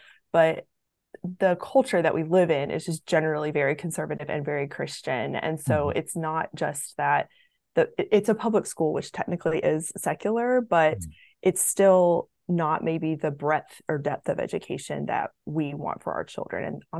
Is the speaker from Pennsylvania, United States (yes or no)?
no; Memphis, Tennessee, United States; the five of us live in a very small rural town in West Tennessee, and I'm originally from the Memphis area, so Memphis is the closest big city to where we live.